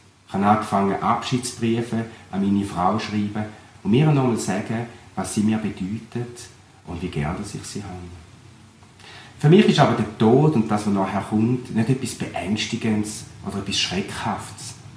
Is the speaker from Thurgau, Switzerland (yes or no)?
yes; Hörstetten, Thurgau, Switzerland; accent: Thurgau dialect; Vielleicht erkennt ihr an meinem Dialekt, dass ich aus dem Thurgau bin. Ich komme von Hörstetten ursprünglich.